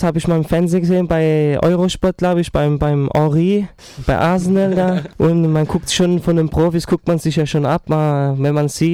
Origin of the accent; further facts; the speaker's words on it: Ludwigshafen, Rhineland-Palatinate, Germany; Also immer, seit meiner Geburt bin ich in der Gartenstadt geboren, Ludwigshafen. Habe auch immer in Ludwigshafen gewohnt.